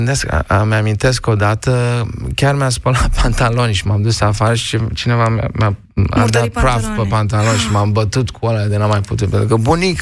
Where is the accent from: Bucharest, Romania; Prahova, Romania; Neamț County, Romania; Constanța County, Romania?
Constanța County, Romania; Constanța; Da, acolo era copilăria mea, dar în Constanța și la Mamaia.